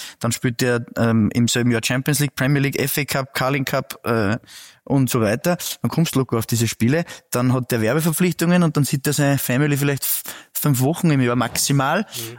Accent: Upper Austria, Austria; Ich komme aus Oberösterreich

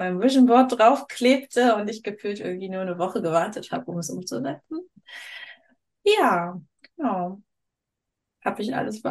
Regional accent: North Rhine-Westphalia, Germany; ich bin, ja, ich komme hier aus dem Rhein-Sieg-Kreis, also ich bin ganz nah bei dir

